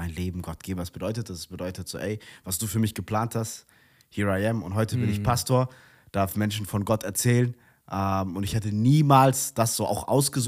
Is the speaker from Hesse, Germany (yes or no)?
yes; Langen, Hesse, Germany; wir gehören ab 28, ich bin in der Nähe von Frankfurt groß geworden, in Langen geboren.